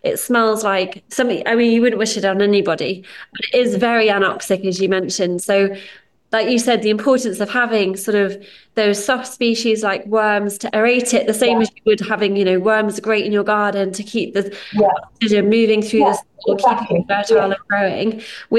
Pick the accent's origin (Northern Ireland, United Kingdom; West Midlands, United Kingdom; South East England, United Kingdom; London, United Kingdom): South East England, United Kingdom; Chichester; I grew up sailing in Chichester waters and around the Solent, so I know it very well